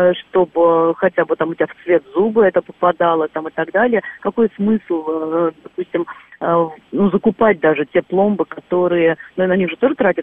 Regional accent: Moscow, Russia; я из Москвы

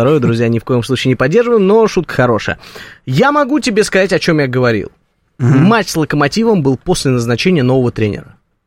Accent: Moscow, Russia; Я москвич.

